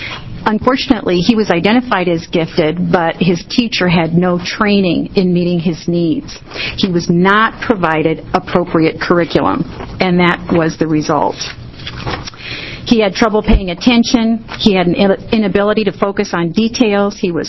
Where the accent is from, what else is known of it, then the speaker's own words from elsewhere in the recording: Portland, Oregon, United States; I'm from Portland.